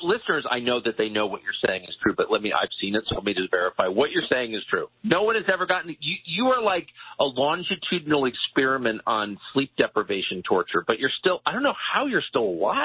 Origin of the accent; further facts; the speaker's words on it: La Jolla, California, United States; also born or lived in Georgetown; I mean, I grew up in La Jolla, California, and Georgetown in a, you know, affluent family or whatever. But I have a very much a working man mentality about work.